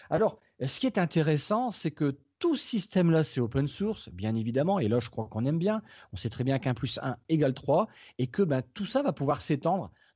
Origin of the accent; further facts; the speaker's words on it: northern France, France; accent: Nord; excuse-moi mon accent du Nord.